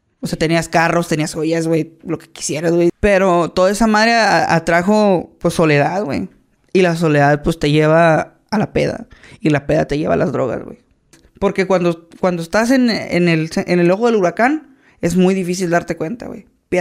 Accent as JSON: {"language": "Spanish", "town": "Tijuana", "region": "Baja California", "country": "Mexico", "tie": "born or raised there", "also_born_or_lived": "Mexicali", "said": "mucha gente piensa que soy de Tijuana. O sea, toda la vida viví allá, pero soy nacido aquí, mis papás todos son de aquí, de Chicali."}